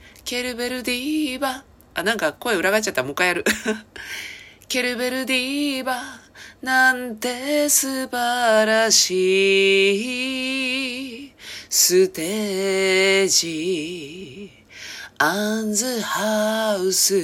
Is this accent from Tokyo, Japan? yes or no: no; Chiba, Japan; だから、私の地元千葉県の方でも